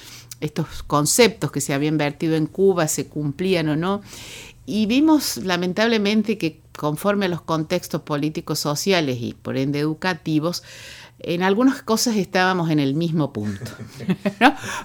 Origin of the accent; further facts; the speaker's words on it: Uruguay; now in Córdoba, Argentina; yo que soy uruguayo, recién venía a Córdoba